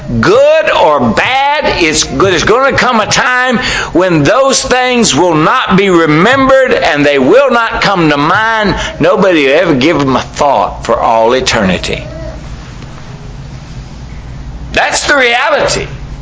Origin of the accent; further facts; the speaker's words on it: United States; I love America. I'm an American. I love my country.